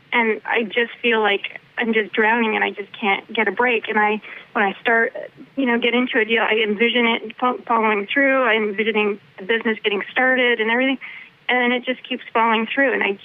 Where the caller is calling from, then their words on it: Phoenix, Arizona, United States; Phoenix area.